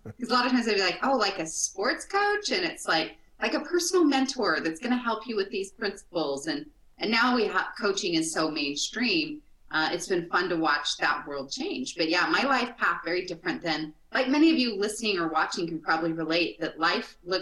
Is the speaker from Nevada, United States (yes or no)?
no; Salt Lake City, Utah, United States; Yeah, I grew up here in Salt Lake in Cottonwood Heights area and went to school here